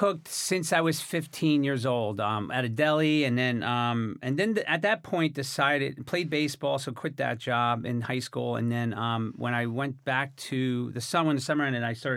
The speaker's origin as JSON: {"language": "English", "town": "Sayreville", "region": "New Jersey", "country": "United States", "tie": "born or raised there", "said": "So we grew up in Sayreville, New Jersey"}